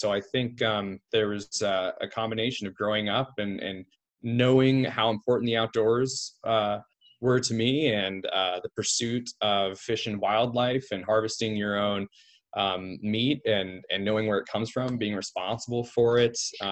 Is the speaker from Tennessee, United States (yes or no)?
no; Idaho, United States; Well, I grew up in Idaho. My family moved here when I was really young, 5, and I'm not allowed to say where we moved from.